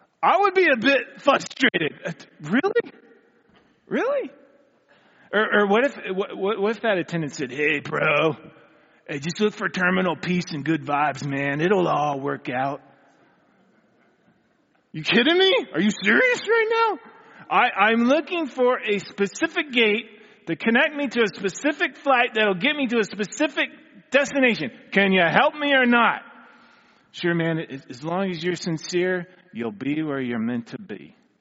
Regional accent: California, United States; I grew up here in California, kind of stayed in California.

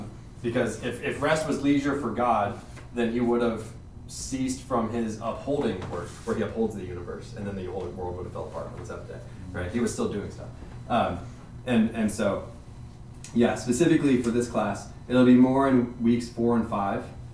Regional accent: United States; but as an American, I see it in America.

